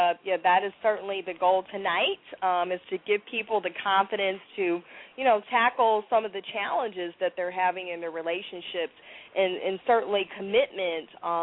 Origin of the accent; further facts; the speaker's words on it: Kansas City, United States; I love the Midwest. I'm from Kansas City